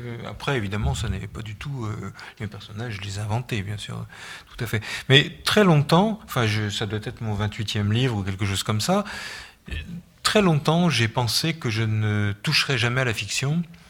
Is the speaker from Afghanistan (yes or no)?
no; Brittany, France; je suis breton, je suis né près de la mer.